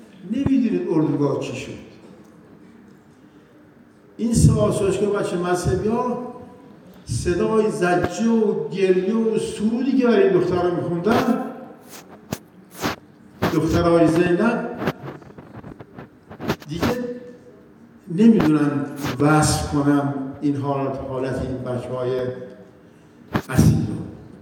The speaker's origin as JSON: {"language": "Persian", "country": "Iran", "said": "ما ایرانی هستیم، ما قوم آریایی هستیم"}